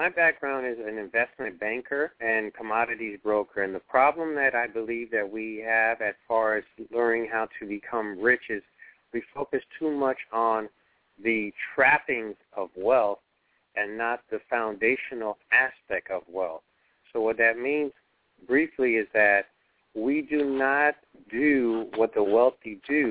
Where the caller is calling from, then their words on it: Miami, Florida, United States; Okay, I'm calling in from Miami, Florida.